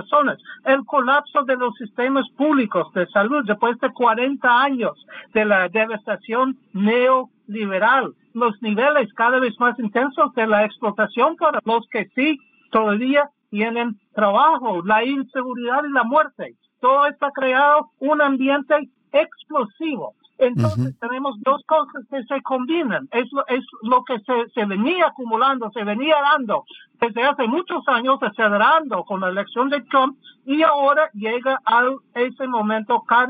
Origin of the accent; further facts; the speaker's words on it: United States; siendo norteamericano, que he vivido mucha parte del mundo, la mayor parte de mi vida estaba aquí en Estados Unidos